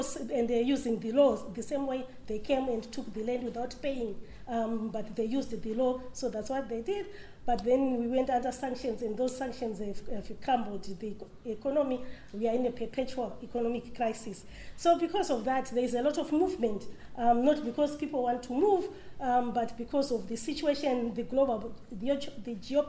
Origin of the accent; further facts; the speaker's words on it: Zimbabwe; moved away as an adult; now in Finland; I'm also speaking here in Finland. I'm having moved from Zimbabwe, a country that has been going through a crisis, economic and political crisis